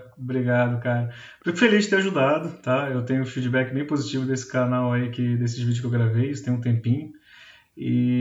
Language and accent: Portuguese; Rio de Janeiro, Brazil; now in Itabira, Brazil; Eu sou do Rio, né? Sou do interior do Rio, mas estou falando de Itabira, interior de Minas Gerais. Estou aqui tem, acho que, 3 semanas e pouquinho, assim.